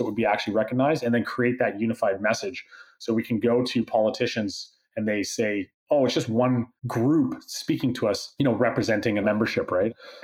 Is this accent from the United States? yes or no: no; British Columbia, Canada; Oh, I'm born in 84, you know, like I remember a time before the screen. You know, I grew up on the Gulf Islands here.